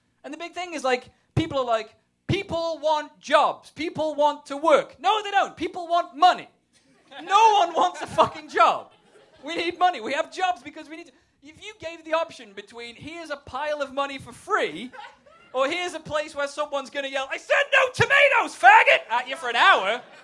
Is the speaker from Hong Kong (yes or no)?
no; England, United Kingdom; which is being English, it's weird, because sometimes things I say mean the same thing here, and sometimes it means something different. Sometimes it doesn't mean anything. And one of the major differences is, in England, we call cigarettes fags.